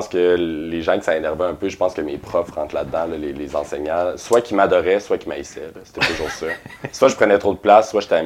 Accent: Quebec City, Quebec, Canada; Oui, je suis né à Québec, dans la ville directement. Je suis né où est-ce que j'ai vécu finalement toute ma vie.

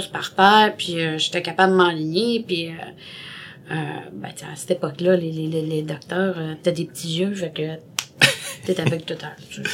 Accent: Montreal, Quebec, Canada; born there; Moi, je suis née à Montréal.

